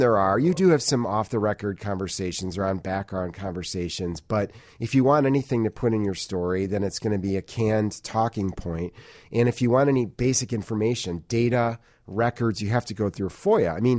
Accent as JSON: {"language": "English", "region": "Michigan", "country": "United States", "tie": "born or raised there", "lives_now": "Chicago, United States", "said": "I grew up in Michigan. Chicago is the closest city. And so I grew up coming here a lot"}